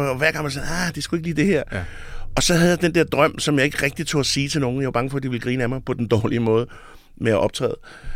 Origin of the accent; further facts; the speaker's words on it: Albertslund, Capital Region of Denmark, Denmark; Så siger jeg oprindeligt fra Albertslund.